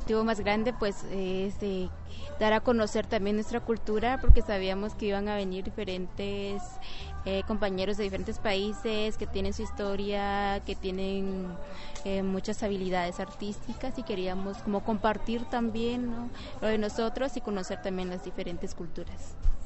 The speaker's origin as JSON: {"language": "Spanish", "town": "Ixcán", "region": "Quiché", "country": "Guatemala", "said": "soy de Ixcán, Guatemala."}